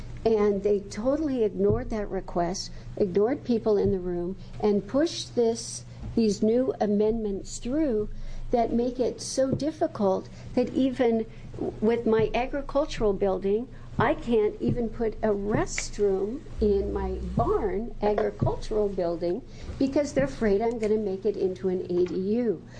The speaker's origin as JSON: {"language": "English", "town": "Portland", "region": "Oregon", "country": "United States", "said": "from Portland, Oregon, and I am a rural property owner in Multnomah County"}